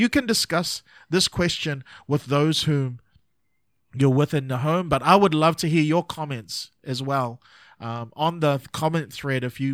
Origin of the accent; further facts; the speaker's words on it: Texas, United States; accent: Texas; I know y'all are laughing at my Texas accent, right?